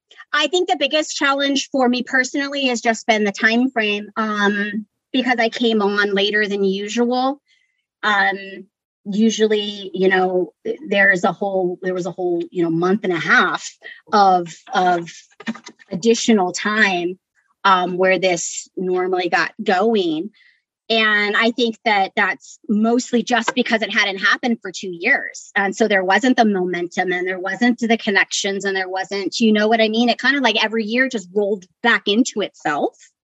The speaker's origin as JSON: {"language": "English", "town": "Tucson", "region": "Arizona", "country": "United States", "tie": "born or raised there", "said": "I was born and raised in Tucson. And, you know, went up to the White Mountains a lot there's Ponderosa pines there."}